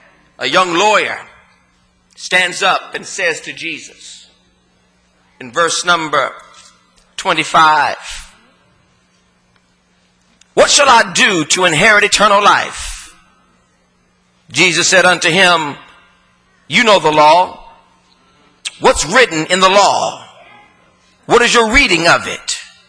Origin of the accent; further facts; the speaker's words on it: Los Angeles, California, United States; growing up in South Central LA in 1977, 78, 79, the birthplace of Bloods and Crips.